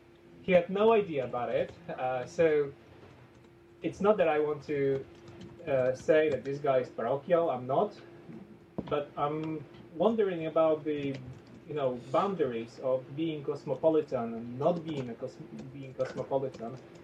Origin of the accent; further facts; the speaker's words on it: Poland; I'm from Poland, and essentially, when I came here 5 months ago, I definitely had a low trust for what you can watch on TV in my country